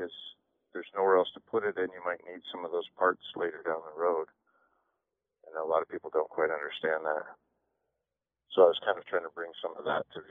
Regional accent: Bethel, Alaska, United States; I grew up out in southwest Alaska on the Kuskokwim River. I lived in a couple villages out there and then went to high school and graduated from high school in Bethel.

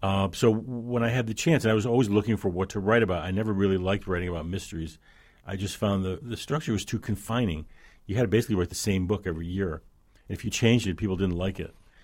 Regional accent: New Jersey, United States; I'm from New Jersey. And he said, well, is the cow menacing you? And I said, I don't know. In New Jersey, that would be an unusual thing.

